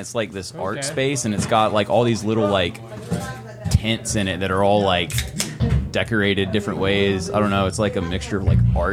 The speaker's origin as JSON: {"language": "English", "town": "Kernersville", "region": "North Carolina", "country": "United States", "said": "Yeah, we're from Kernersville, North Carolina. That's right in between Greensboro and Winston-Salem."}